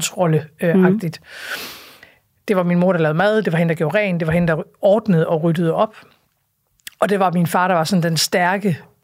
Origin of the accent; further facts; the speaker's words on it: Aalborg, North Denmark Region, Denmark; der stadigvæk var i Aalborg i den tid, hvor jeg voksede op